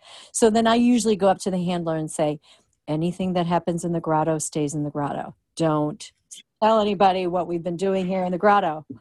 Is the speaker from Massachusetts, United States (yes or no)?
no; Rockford, Illinois, United States; Well, I guess growing up in Rockford, Illinois, without having seen a Broadway show